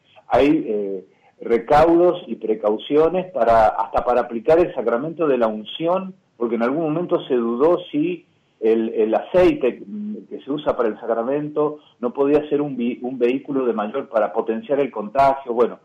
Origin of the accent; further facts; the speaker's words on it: Mendoza, Argentina; Si cuenta mi experiencia, mi provincia natal, Mendoza, está teniendo una situación muy complicada.